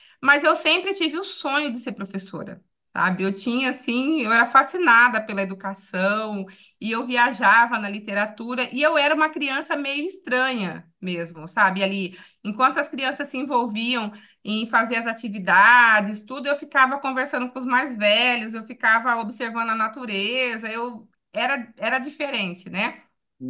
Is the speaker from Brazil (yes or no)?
yes; Mato Grosso do Sul, Brazil; Mato Grosso do Sul é um estado de colonização relativamente recente, né?